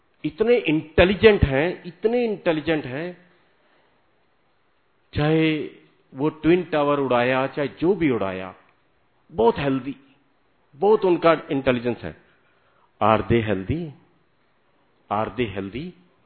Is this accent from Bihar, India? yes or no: no; Delhi, India; आपको पता है मैं दिल्ली से हूं